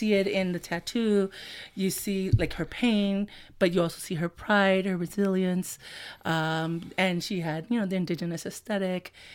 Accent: San Antonio, Texas, United States; I grew up not proud of being Mexicana, right? I was a Tex-Mex, you know, Tejana.

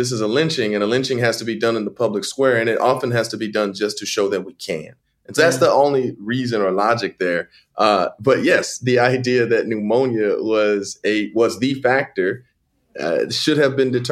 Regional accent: St. Louis, Missouri, United States; She lived not far from my hometown of St. Louis.

